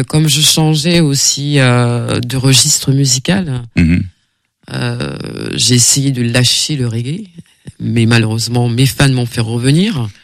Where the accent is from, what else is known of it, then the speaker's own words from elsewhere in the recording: French Guiana, France; moi je suis guyanaise, la Guyane c'est un pays ethnique, nous avons nos valeurs, nous avons nos langages, nos patois